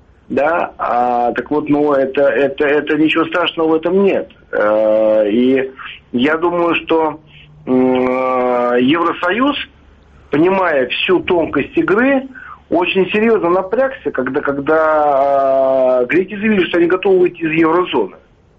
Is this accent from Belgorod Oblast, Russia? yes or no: no; Moscow, Russia; как для коренного москвича